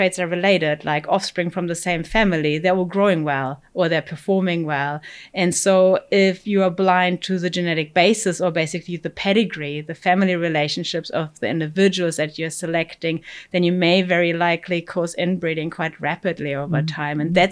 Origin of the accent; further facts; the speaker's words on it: Germany; moved away as an adult; also born or lived in Australia / Sweden; now in New Zealand; So originally I'm from Germany and I moved and traveled around quite a bit for my work and studies. After studying in Germany, I went to Australia, then did my PhD in New Zealand and then went to Sweden for 8 years.